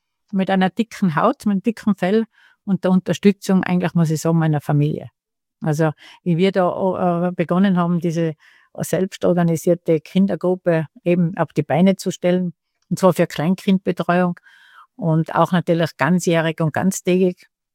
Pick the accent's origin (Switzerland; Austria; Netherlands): Austria; Tyrol; was wir als Tiroler gern haben